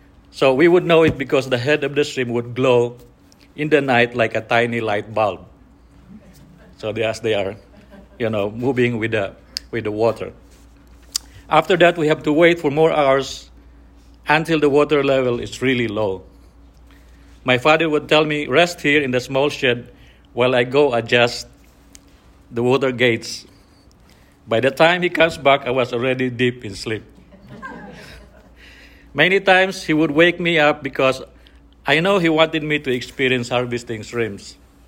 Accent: Philippines; So, I grew up in the Philippines, and I can still remember at age 7 to 8 years old.

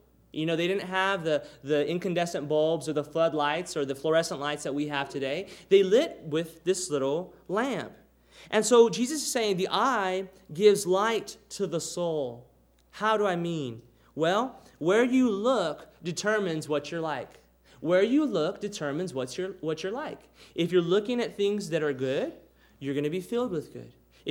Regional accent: Robstown, Texas, United States; You know, Brandy doesn't think so much of Robstown many times, my hometown. But you know what? Every time I go there, I just think, I'm home again.

